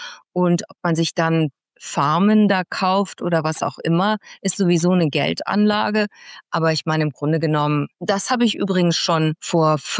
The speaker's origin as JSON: {"language": "German", "town": "Mönchengladbach", "region": "North Rhine-Westphalia", "country": "Germany", "tie": "born or raised there", "said": "In Mönchengladbach, wo ich aufgewachsen bin, da weiß ich noch, im Parkhaus gab es so Betten oben an der Decke"}